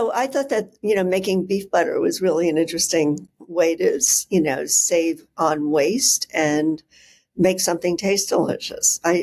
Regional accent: New York, United States; But the tavern style, as a New Yorker, when I lived in Chicago, I found it very strange because it's cut in the tiny pieces.

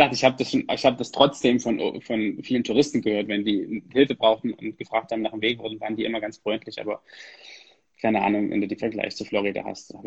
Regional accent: Germany; Also in den USA zum Beispiel, ich bin manchmal als Deutscher im Straßenverkehr, würde ich gerne so oft hupen

